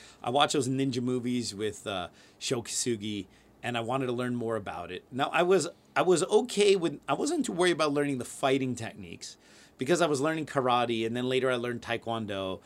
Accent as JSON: {"language": "English", "region": "New Jersey", "country": "United States", "tie": "born or raised there", "said": "we grew up in New Jersey. We had like a yard, trees and stuff like that."}